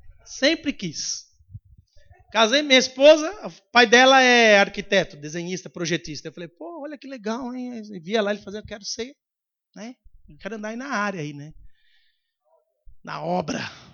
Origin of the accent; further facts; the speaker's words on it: São Paulo, Brazil; born there; Eu nasci em São Paulo. O único da família.